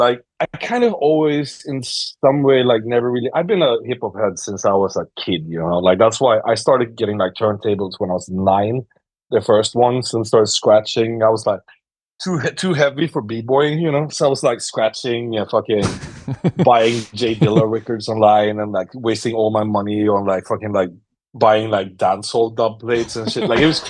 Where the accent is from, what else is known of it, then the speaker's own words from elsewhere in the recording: Skellefteå, Västerbotten County, Sweden; I'm from Skellefteå, which is like really close to Umeå, where like … shit is from.